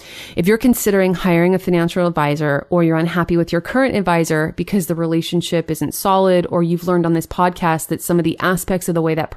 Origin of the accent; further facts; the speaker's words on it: San Jose, California, United States; I even have clients here in my hometown of San Jose, California